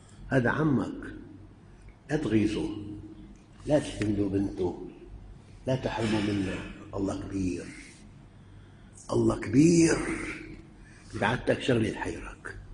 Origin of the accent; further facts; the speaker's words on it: Damascus, Damascus Governorate, Syria; مات الدفن بحي بمكان باب صغير عندنا بالشام